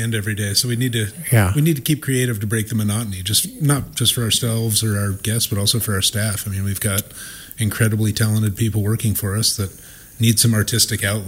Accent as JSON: {"language": "English", "town": "Post Falls", "region": "Idaho", "country": "United States", "tie": "born or raised there", "also_born_or_lived": "Portland, Oregon", "said": "I was a chef in the Portland, Oregon area for about 15 years. I grew up in the Spokane, Post Falls specifically area, and knew that I wanted to come back here to do it."}